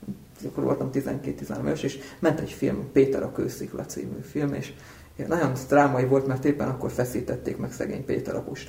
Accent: Furta, Hajdú-Bihar, Hungary; Hajdú-Bihar megyében nőttem föl, Biharban, a Kissárét és a Bihari sík találkozási pontjánál Furtában, néhány 10 kilométerre a román határtól van ez a település. Egyéb iránt talán a Román Ortodox Egyház fenntartásában működő iskolában jártam

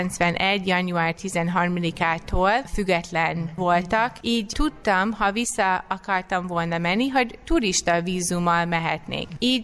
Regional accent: United States; Hungarian is a second language; now in Budapest, Hungary; Biztos, aki hallgatja a hangomat, rájön arra, hogy nem vagyok magyar. Az Amerikai Egyesült Államokból jöttem Magyarországra.

